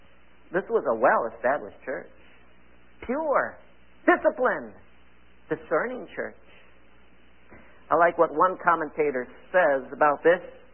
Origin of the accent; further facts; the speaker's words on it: Michigan, United States; I came home from, I grew up in Michigan, the assembly we were in had children's meetings on Monday evening.